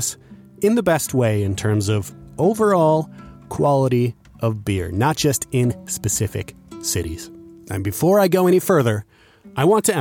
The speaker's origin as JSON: {"language": "English", "town": "Dubuque", "region": "Iowa", "country": "United States", "tie": "born or raised there", "said": "Jubek Brewing, for instance, in Dubuque, Iowa, in my hometown, serves cask ale."}